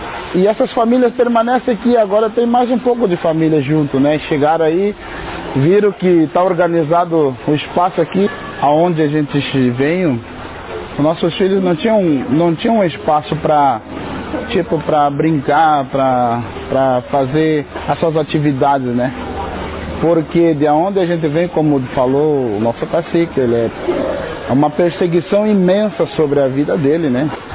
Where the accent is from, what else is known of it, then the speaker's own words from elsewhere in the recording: Passo Fundo, Rio Grande do Sul, Brazil; A gente vem de Passo Fundo, no município de Gentil, seria Campo do Meio, né? Viemos com mais ou menos umas 10, 12 famílias por ali.